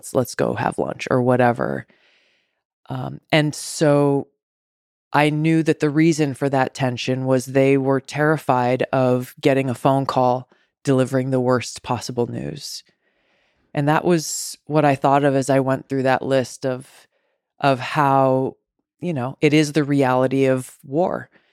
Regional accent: Hawaii, United States; growing up in Hawaii, I frankly hadn't given much thought to before.

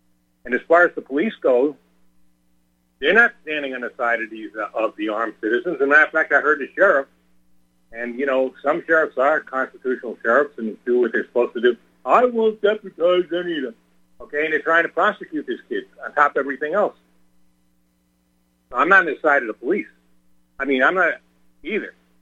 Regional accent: New York, United States; moved away; I'm from New York originally. I think it's an asshole, and I got out of there, okay?

